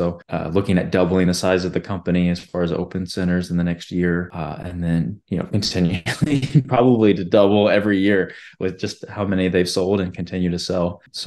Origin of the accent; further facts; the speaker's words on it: Atlanta, Georgia, United States; also born or lived in Utah / Florida / Alabama; now in Houston, United States; I am here now in Houston. Moved here last year from Utah, although I'm originally from the South. I've lived all over, but I usually tell people I'm from Atlanta, Georgia.